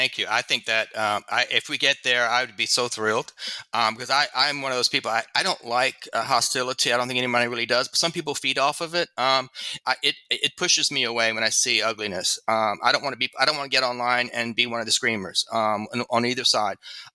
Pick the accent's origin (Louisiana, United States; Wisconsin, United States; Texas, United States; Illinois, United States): Louisiana, United States; My home state of Louisiana was not a red state when I was little. It was a blue state, believe it or not, but it was a Dixiecrat.